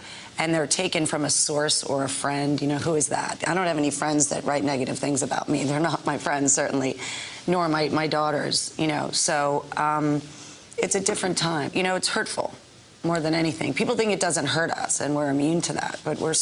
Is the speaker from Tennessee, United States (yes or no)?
no; New York, United States; Obviously, you know, I'm a mom from Long Island.